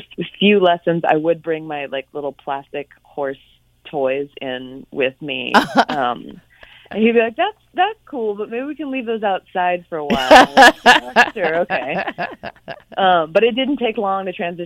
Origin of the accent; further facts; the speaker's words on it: Tracy, California, United States; And I grew up in Tracy, California, and they had this little community access TV show.